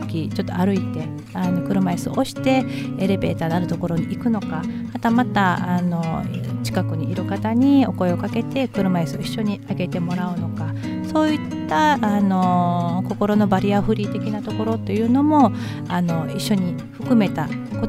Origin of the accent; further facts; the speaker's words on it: Kyushu, Japan; 地元の九州から関西の方に母のアテンドに行ったんですね。